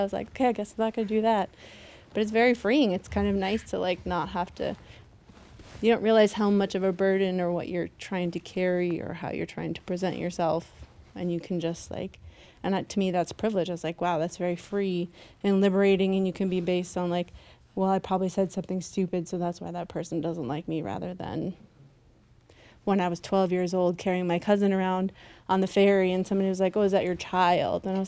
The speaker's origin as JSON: {"language": "English", "town": "Kake", "region": "Alaska", "country": "United States", "tie": "born or raised there", "said": "I'm from Cake, Alaska, which is a village, and I was basically born and raised there. And I'm Alaska Native"}